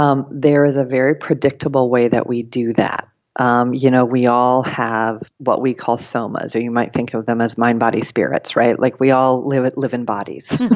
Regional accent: Colorado, United States; I was just back in my home state. I grew up in rural Colorado in the Rockies.

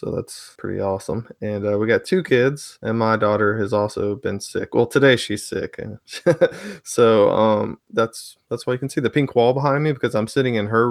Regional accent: Baton Rouge, Louisiana, United States; I am from the Baton Rouge area in Louisiana

